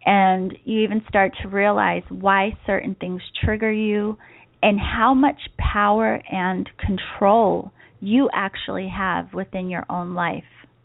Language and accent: English; East Coast, United States; now in San Diego, United States; And as many of you know, I grew up on the East Coast. But out here in San Diego, we don't have the experience of seasons